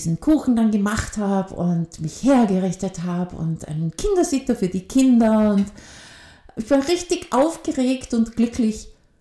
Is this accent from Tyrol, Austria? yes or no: no; Vorarlberg, Austria; accent: Vorarlberg dialect; moved away; also born or lived in Vienna; Da bin ich von Wien für 3 Jahre in mein Heimatland zurückgezogen, weil ich mir dachte, so, jetzt habe ich niemanden mehr in Wien. Also jetzt kann ich ja endlich wieder vorarlbergerisch reden